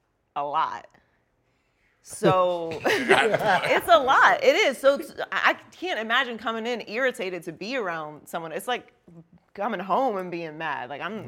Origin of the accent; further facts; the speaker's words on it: Pittsburgh, Pennsylvania, United States; I grew up in Pittsburgh.